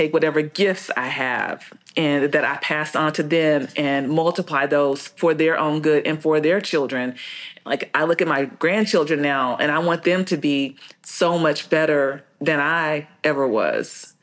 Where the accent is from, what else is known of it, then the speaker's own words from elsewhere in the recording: Tulsa, Oklahoma, United States; I went to Central High School. I grew up in North Tulsa and I went to churches